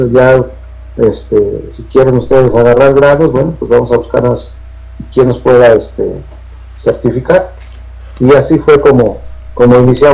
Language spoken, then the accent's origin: Spanish; Mexico City, Mexico; now in Tijuana, Mexico; Radico en Tijuana. Soy de la Ciudad de México y radico aquí en Tijuana, ya soy más tijuanense que capitalino